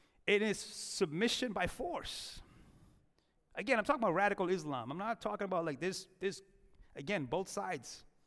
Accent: United States; Now, I believe in this country. I'm an American. I have dual citizenship.

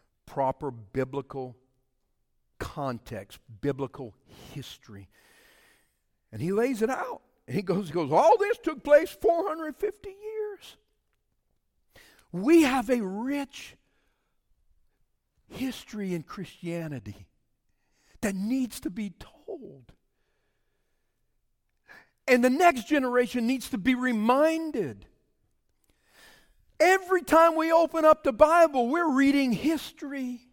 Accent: Louisiana, United States; I said, you know, we're from Louisiana. How did we end up in Florida?

